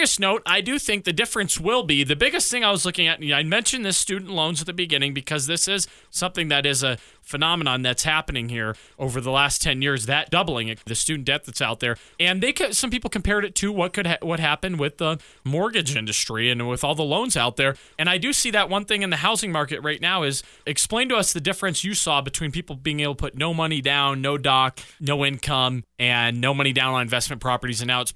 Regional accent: Nashville, Tennessee, United States; now in Colorado Springs, United States; I grew up in Nashville 20 years ago, and this starts to feel like Nashville and how big they've become.

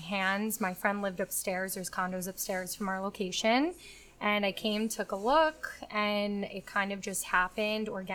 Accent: Garwood, New Jersey, United States; So I'm from here. I've lived here for 28 years. I literally just moved to Plainfield, which is also in Union County.

